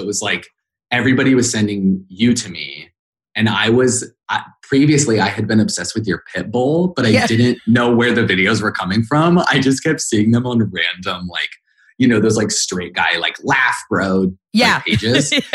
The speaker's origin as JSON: {"language": "English", "region": "Idaho", "country": "United States", "tie": "born or raised there", "said": "I grew up in Idaho. Like I don't know anyone in the biz."}